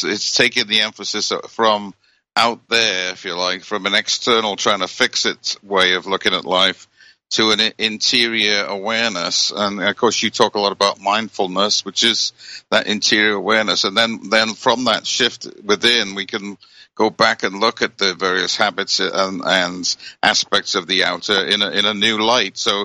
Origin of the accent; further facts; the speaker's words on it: United Kingdom; And you know, I grew up in Britain